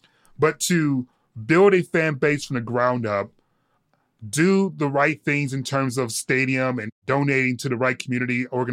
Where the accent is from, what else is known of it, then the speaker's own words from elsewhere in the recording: Detroit, Michigan, United States; Obviously, as a Detroit Lions fan, as someone who's born and raised in Detroit